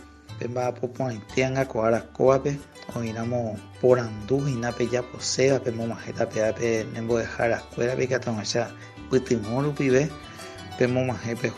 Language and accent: Spanish; Paraguay; todo lo que ustedes vean como sentimientos, hechos que nos identifican como paraguayos.